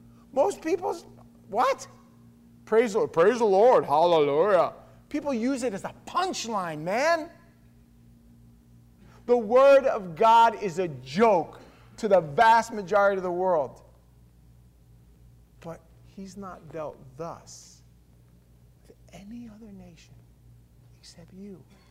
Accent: New York City, New York, United States; I'm a kid from the neighborhood. Like, I'm from Queens, Howard Beach. I'm a street thug.

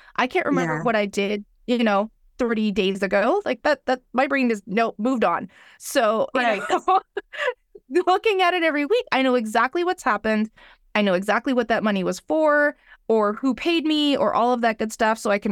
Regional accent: Canada; I'm Canadian

